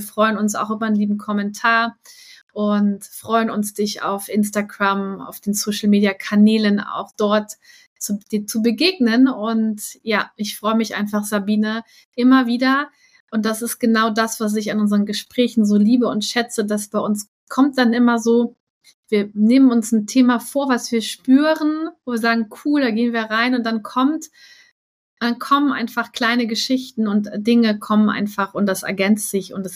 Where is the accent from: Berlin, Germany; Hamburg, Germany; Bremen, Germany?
Hamburg, Germany; Allerliebsten Grüße zu dir in meine alte Heimat nach Hamburg.